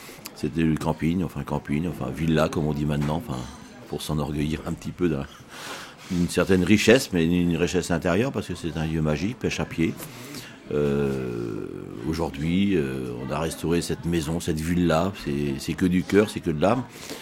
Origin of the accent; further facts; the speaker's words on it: Avranches, Normandy, France; Je suis natif d'Avranches